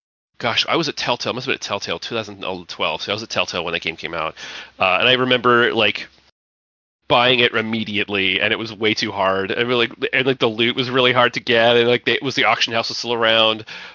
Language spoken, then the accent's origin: English; Bermuda; I grew up in Bermuda, which is a very small island off the eastern coast of America, and it's a British colony. It's like 20 miles wide. It's super small. It's like living in a very small town that you can't leave.